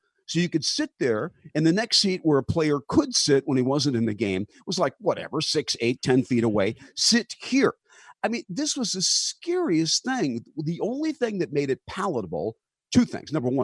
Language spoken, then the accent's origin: English; Detroit, Michigan, United States; when I was a boy growing up in Detroit, there were no television of the Detroit Red Wings.